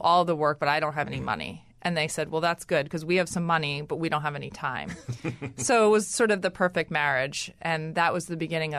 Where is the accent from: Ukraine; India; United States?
United States; New York City, New York; I grew up in New York City and, was lucky enough to really I lived in New York City in a time it's changed so much, right?